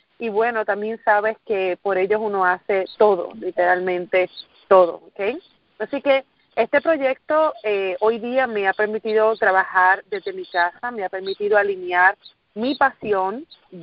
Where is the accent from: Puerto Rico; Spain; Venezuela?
Puerto Rico; Guayama; now in United States; Soy de Puerto Rico, nacida y criada en un pueblo del sur de la isla que se llama Guayama, Puerto Rico. Allí estuve hasta básicamente hace algunos 9 años, que fue cuando me mudo de Puerto Rico para los Estados Unidos.